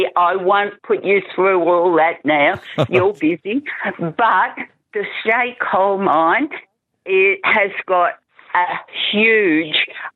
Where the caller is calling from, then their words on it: Wonthaggi, Victoria, Australia; Well, I'm ringing from Wonthaggi in Victoria